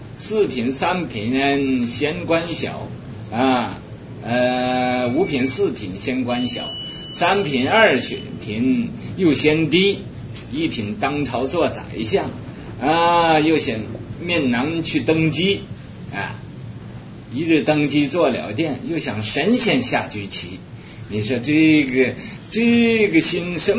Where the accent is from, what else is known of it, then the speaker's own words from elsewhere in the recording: China; 所以呀无论呢俺们是中国人呢